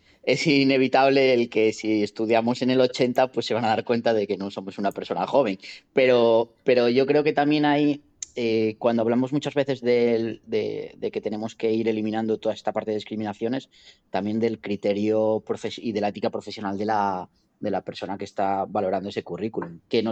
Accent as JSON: {"language": "Spanish", "town": "Seville", "region": "Andalusia", "country": "Spain", "said": "En Madrid no decir que soy de Sevilla."}